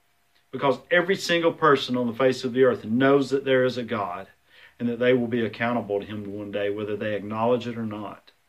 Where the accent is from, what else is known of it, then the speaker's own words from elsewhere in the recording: United States; the pride that I know that I have as an American, and I am thankful to be an American.